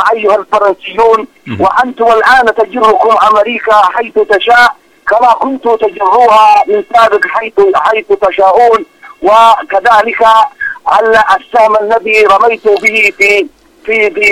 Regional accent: Yemen; وأنا رجل من اليمن

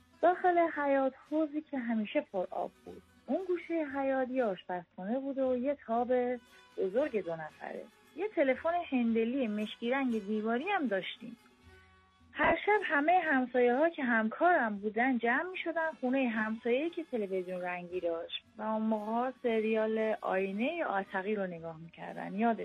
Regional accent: Razavi Khorasan, Iran; کودکیم در منازل سازمانی ایستگاه راهن نقاب جای بین شهر نیشابور و سبزوار میزن.

